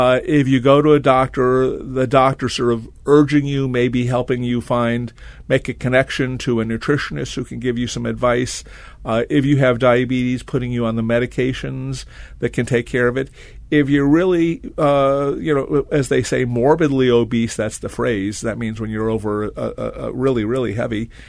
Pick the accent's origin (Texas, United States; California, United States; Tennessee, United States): Texas, United States; San Antonio; now in Raleigh, United States; And I grew up in San Antonio, Texas, where it's even hotter than Raleigh, North Carolina.